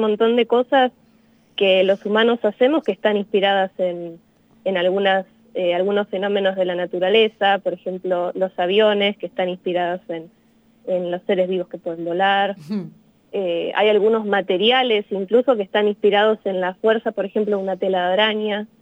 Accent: Comodoro Rivadavia, Chubut, Argentina; Crecí en un lugar en Chubut que se llama Comodoro Rivadavia, que tiene mar

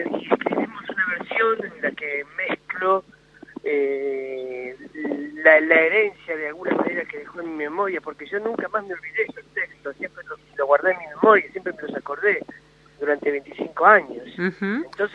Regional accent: Buenos Aires, Argentina; Yo soy de Buenos Aires. Uh-huh. Soy de Buenos Aires. Mi mamá vino de Bolivia cuando era chiquita.

